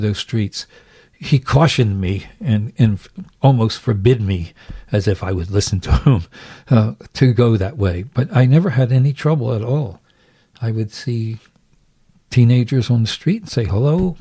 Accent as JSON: {"language": "English", "town": "Baltimore", "region": "Maryland", "country": "United States", "tie": "born or raised there", "said": "And I grew up in Baltimore and had very little connection with any African-American students."}